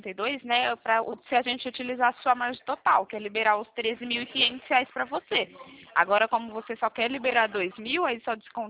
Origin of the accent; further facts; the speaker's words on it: Porto Ferreira, São Paulo, Brazil; Eu sou do interior de São Paulo, aqui de Porto Ferreira.